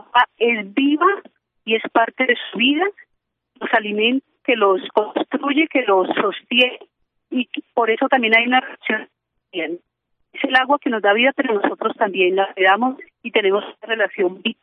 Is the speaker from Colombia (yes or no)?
yes; Colombia; Yo no soy propiamente de una comunidad indígena, pero he vivido en medio de ellos. Soy colombiana y tenemos raíces indígenas, todos los colombianos y las colombianas.